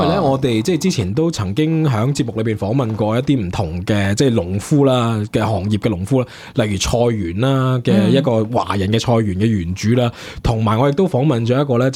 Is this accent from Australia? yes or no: yes; Australia; 因为羊不嬲对于我哋澳洲人嚟讲咧，羊肉系一种副产品嚟嘅啫嘛